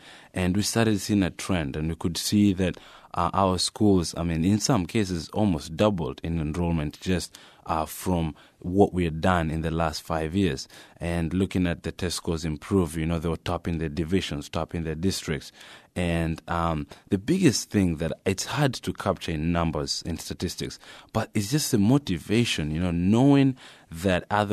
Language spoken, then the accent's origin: English; Kenya; now in United States; Yes, I was born in the United States, as you mentioned, but I grew up in Kenya for 12 years before coming back in 2006.